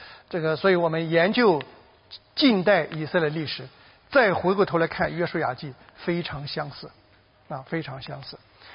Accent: Xintai, Shandong, China; 我小的时候在山东省的新泰县啊

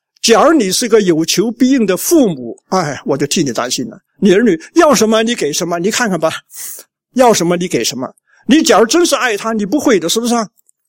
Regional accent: China; 这是我们中国人的问题，不管他是什么，他灵就行了。

